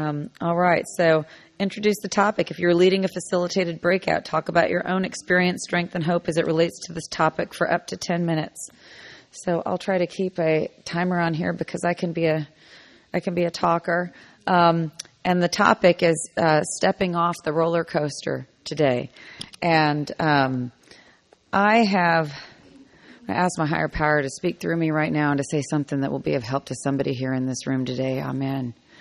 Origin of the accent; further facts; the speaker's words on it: California, United States; I'm from California.